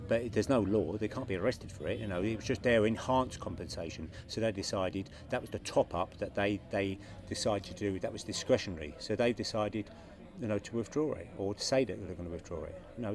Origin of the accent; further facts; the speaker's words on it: Peckham, London, United Kingdom; I'm a Peckham boy, born and bred. And I went to school in Peckham. And I grew up in Peckham.